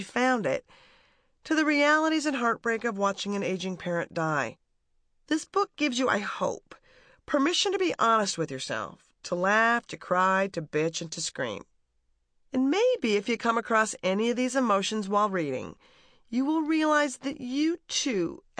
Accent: Minnesota, United States; I grew up in Minnesota. There were a lot of girls like me, who grew up in a wintry archipelago

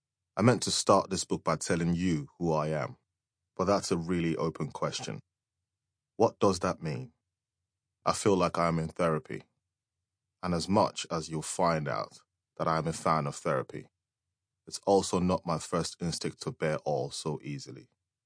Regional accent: Nigeria; moved away as an adult; now in United Kingdom; When I moved to the UK from Nigeria in 2003 for university, it was an absolute culture shock. I saw things I'd always longed for growing up in Nigeria

